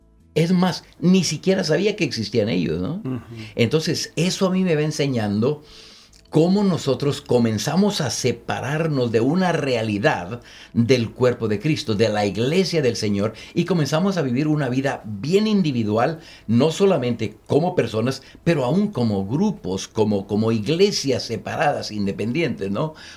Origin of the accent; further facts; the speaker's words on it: Mexico; Yo soy mexicano y ya con 47, casi 48 años en el ministerio.